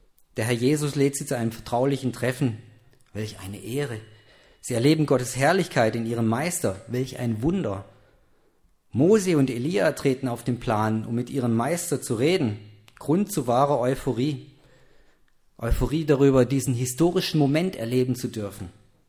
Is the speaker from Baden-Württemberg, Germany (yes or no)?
yes; Baden-Württemberg, Germany; Das müssen sich die Schwaben jetzt alle anhören. Ich bin auch Schwabe.